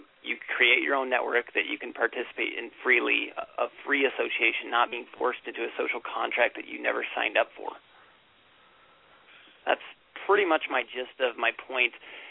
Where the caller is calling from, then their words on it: Oregon, United States; I'm calling from Oregon.